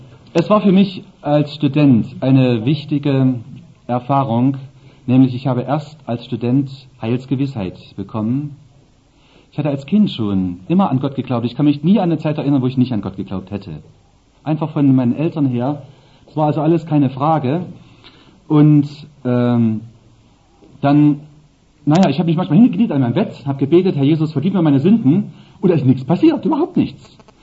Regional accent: East Germany, Germany; Ich habe bei uns im Osten zunächst die 10. Klasse gemacht, wollte dann Abitur machen.

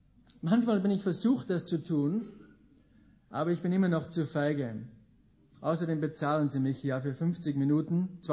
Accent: Austria; ich bin eben aus Österreich.

